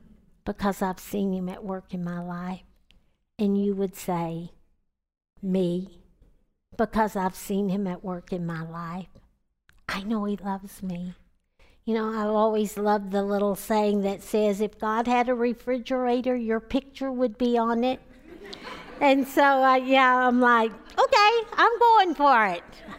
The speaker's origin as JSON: {"language": "English", "region": "Texas", "country": "United States", "lives_now": "Nebraska, United States", "said": "But you know what? I didn't want to move to Nebraska. I'm from Texas."}